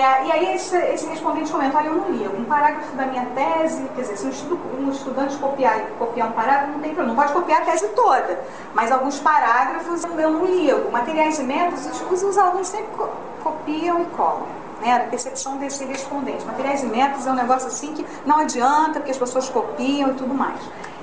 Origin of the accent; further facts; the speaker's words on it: Brazil; que é majoritariamente em inglês, que não é a minha língua, por exemplo, que sou brasileiro, né?